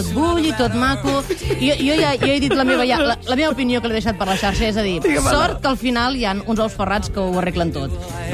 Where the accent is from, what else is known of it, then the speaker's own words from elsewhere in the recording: Catalonia, Spain; Així som els catalans.